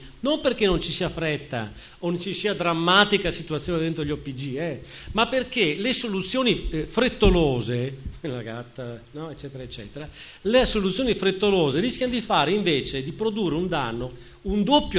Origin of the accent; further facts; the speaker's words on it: Veneto, Italy; il mio accento sai mi aiuta, anche se non sono furlan, sono di provenienza veneta